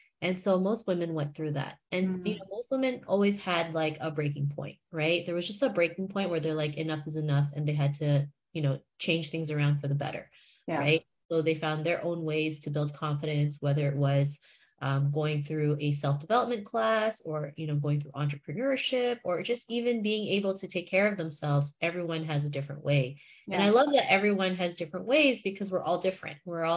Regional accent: Toronto, Ontario, Canada; growing up in Toronto in the 90s, you know, I never saw anybody that looked like me. So I always felt ashamed of being Asian, right?

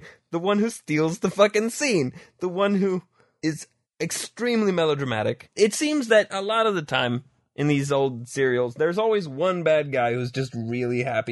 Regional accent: Sweden; English is a second language; I'm in fact Swedish, and English is my second language, so sometimes some words are not in immediate reach.

